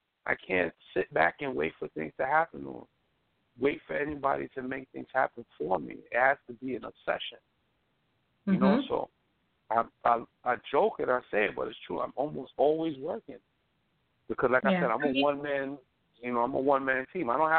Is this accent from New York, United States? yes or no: yes; Brooklyn, New York, United States; born there; I was born in Kings County Hospital.